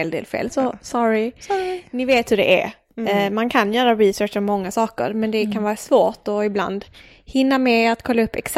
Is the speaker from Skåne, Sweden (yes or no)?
yes; Skåne, Sweden; Jag är från Skåne, jag har aldrig varit där.